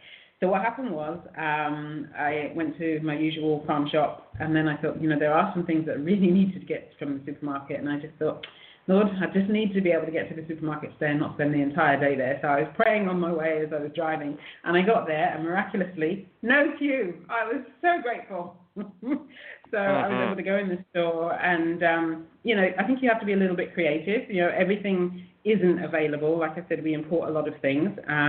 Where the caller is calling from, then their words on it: Barbados; So I'm calling from Barbados, island in the Eastern Caribbean